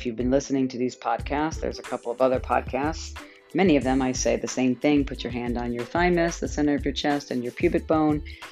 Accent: Garden City, New York, United States; So I grew up in New York. We live close to the Long Island Railroad, which would take us to, from Garden City, New York, is where I grew up.

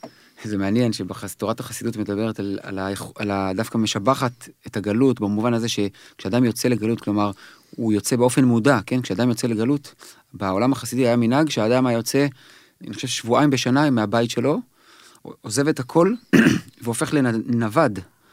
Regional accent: Judea and Samaria, Israel; אני ממש מהנייטיבס הראשונים של המתנחלים.

